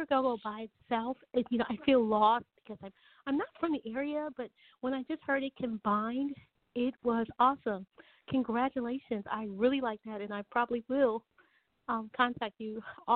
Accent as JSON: {"language": "English", "region": "New York", "country": "United States", "lives_now": "Washington, United States", "said": "I am from New York, and I have listened to the culture here in the Washington, D.C. area."}